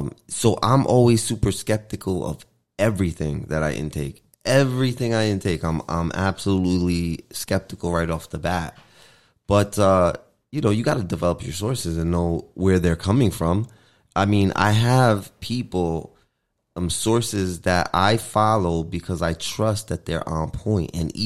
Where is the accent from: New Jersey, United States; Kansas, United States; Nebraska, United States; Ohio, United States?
New Jersey, United States; also born or lived in New York; Because I'm from the Northeast. I'm from, you know, New Jersey, New York.